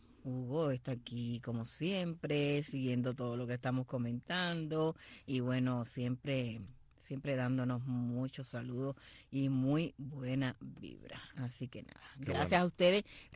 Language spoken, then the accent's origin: Spanish; Holguín, Cuba; Un saludo para dos personas que son de mi terruño, son de Holguín